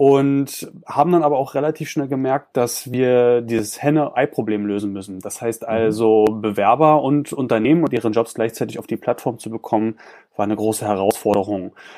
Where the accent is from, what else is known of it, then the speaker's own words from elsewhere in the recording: Berlin, Germany; also born or lived in Hannover; Ich bin 1987 in Berlin geboren und wohne auch in Berlin. Also wie man so schön sagt, eine echte Berliner Pflanze. Genau. Habe aber tatsächlich zwischenzeitlich auch in Hannover gewohnt und dort ein bisschen Hochdeutsch gelernt.